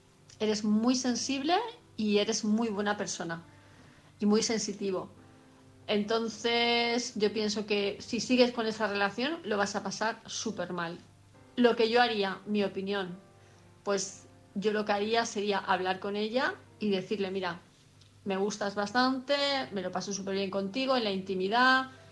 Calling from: Palma, Balearic Islands, Spain; de Palma de Mallorca.

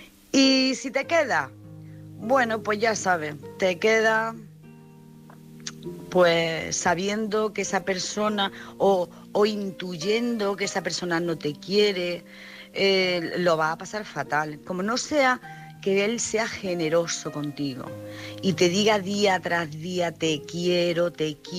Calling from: Jaén, Andalusia, Spain

